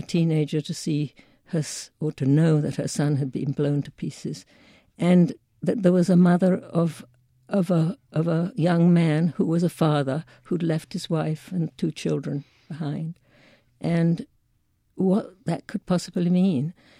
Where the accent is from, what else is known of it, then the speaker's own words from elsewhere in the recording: London, United Kingdom; I particularly began writing again poems during when I was growing up in London during the Second World War.